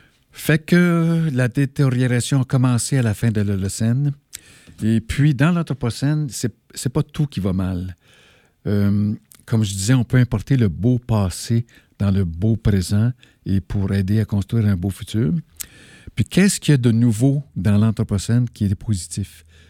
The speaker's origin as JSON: {"language": "French", "region": "Quebec", "country": "Canada", "said": "parce que moi, je viens de l'Abitibi, là, que Rouyn-Noranda, ça pollue énormément d'arsenic"}